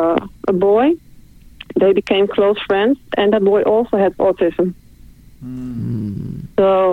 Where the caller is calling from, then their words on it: Netherlands; I'm calling from the Netherlands.